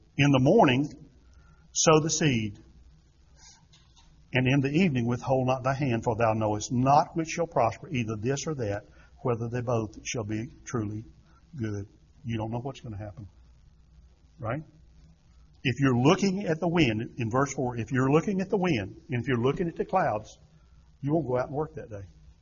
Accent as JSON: {"language": "English", "town": "Ruffin", "country": "United States", "tie": "born or raised there", "said": "I'm not the same kid you knew 30 years ago growing up in Ruffin."}